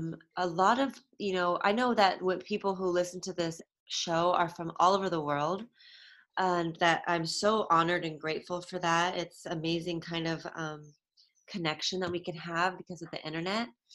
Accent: California, United States; like everyone keeps pointing out that I'm obviously from California.

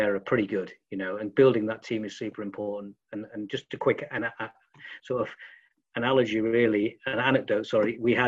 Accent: England, United Kingdom; you'd think as an English person that that's a word that the US are familiar with, but they're not.

